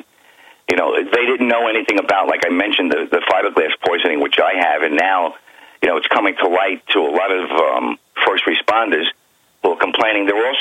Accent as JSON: {"language": "English", "country": "United States"}